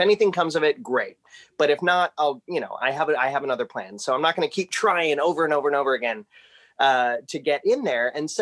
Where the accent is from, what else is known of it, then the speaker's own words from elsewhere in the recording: Green, Ohio, United States; I grew up in Greene, Ohio, went to Greene High School, where our colors were orange and black.